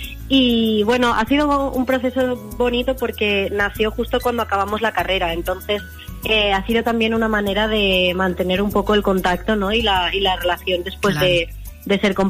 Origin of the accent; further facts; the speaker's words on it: Valencian Community, Spain; la tradición, ¿no?, que tiene estar de Parquineo también como valencianos y valencianas